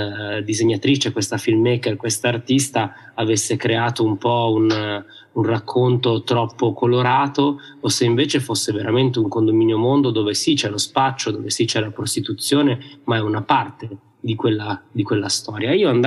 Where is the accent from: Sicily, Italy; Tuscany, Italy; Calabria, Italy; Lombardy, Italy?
Lombardy, Italy; Opera; Io sono nato e cresciuto a Opera, periferia di Milano, dove palazzi come Blini 42 ce ne sono uno in ogni via.